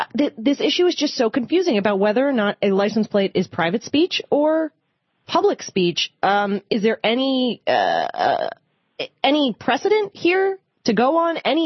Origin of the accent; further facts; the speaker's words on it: Florida, United States; I'm from Florida, where a lot of these arguments have been heard all the way back through the 90s